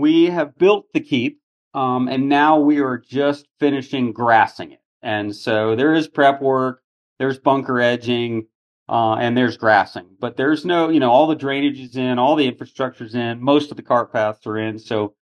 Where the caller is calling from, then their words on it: Texas, United States; I'm saying hello from Texas, all the way in West Texas.